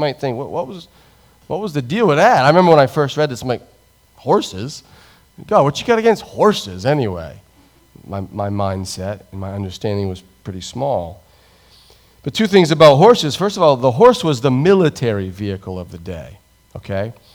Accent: United States; Do we, as an American, do we have confidence in our military?

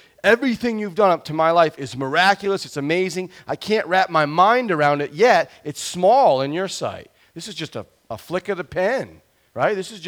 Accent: Etna, United States; this little Etna farm boy, right, who literally there were more cows than people in the town that I grew up

